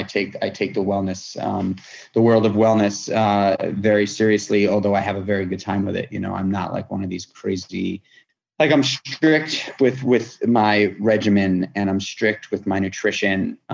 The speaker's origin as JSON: {"language": "English", "town": "New York City", "region": "New York", "country": "United States", "tie": "born or raised there", "said": "I grew up in New York City. I started, you know, walking down a dark road at a very early age"}